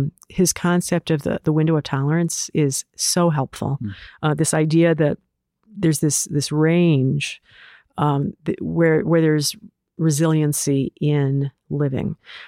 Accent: Iowa, United States; now in Chicago, United States; This is so funny because I'm from Iowa, grew up on a farm, and I was telling this story at a party one time. And here in suburban Chicago

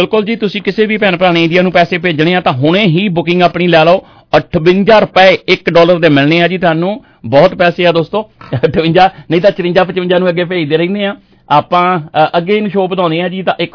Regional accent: Randhawa Masanda, Punjab, India; ਸਾਡੇ ਪਿੰਡ ਰੰਧਾਵਾ ਮਸੰਦਾ ਦੇ ਵਿੱਚ ਵੀ ਜਿਹੜਾ ਜੀ ਨਗਰ ਕੀਰਤਨ ਬਹੁਤ ਧੂਮਧਾਮ ਦੇ ਨਾਲ ਹਮੇਸ਼ਾ ਹੀ ਜਿਹੜਾ ਕੱਢਿਆ ਜਾਂਦਾ ਜੀ।

